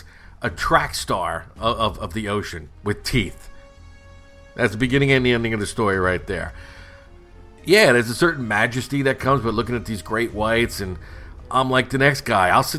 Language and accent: English; New Jersey, United States; growing up on the Jersey Shore, we would see like the occasional Makos